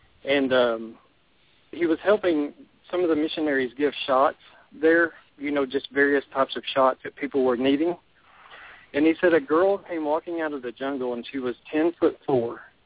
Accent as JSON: {"language": "English", "town": "McKinney", "region": "Texas", "country": "United States", "tie": "born or raised there", "said": "I grew up in McKinney, Texas, and in 1964, there was supposedly a Bigfoot sighting."}